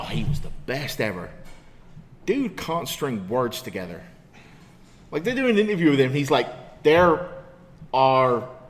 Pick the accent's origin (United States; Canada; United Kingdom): United Kingdom; England; growing up in England, we really didn't have access